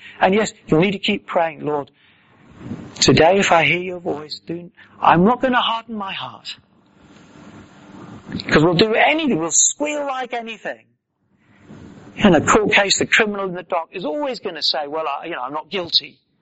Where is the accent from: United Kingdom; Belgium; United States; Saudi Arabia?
United Kingdom; Just because we're British?